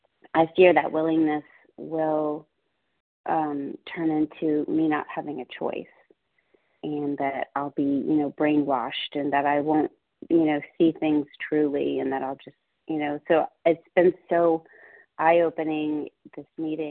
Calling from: North Carolina, United States; I'm calling from North Carolina. … I'm a compulsive eater.

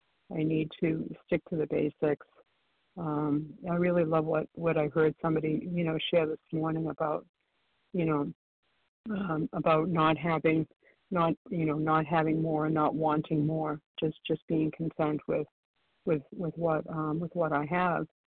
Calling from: Florida, United States; calling from Florida this morning.

